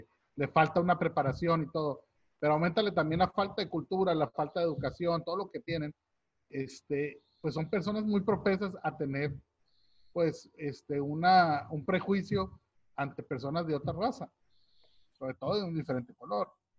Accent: Mexico; si soy mexicano, de ascendencia mexicana

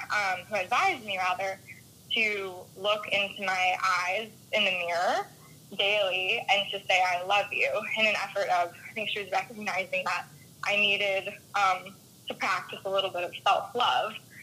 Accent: Melbourne Beach, Florida, United States; as Erica said, and I'm from Melbourne Beach, Florida, born and raised.

